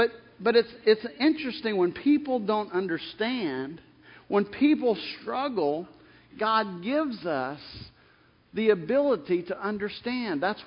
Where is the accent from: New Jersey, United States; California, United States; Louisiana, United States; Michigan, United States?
Louisiana, United States; New Orleans; I was in Shreveport, that's where I was saved, but I would go back down to New Orleans, my hometown, I would visit with family